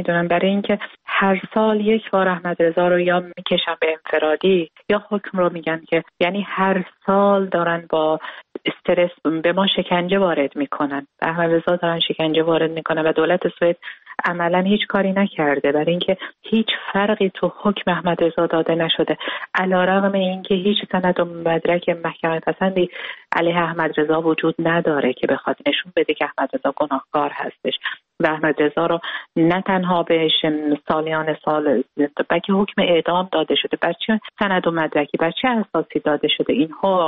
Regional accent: Iran; برای اینکه من یک ایرانی هستم

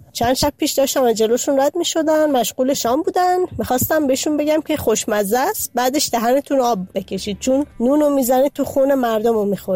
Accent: Shiraz, Fars, Iran; من از شیراز هستم

